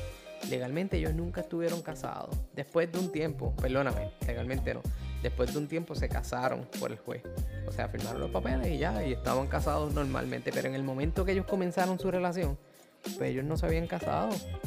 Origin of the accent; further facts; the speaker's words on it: Puerto Rico; desde mi pueblo aquí en Puerto Rico hasta el pueblo donde vivía la que ahora es mi esposa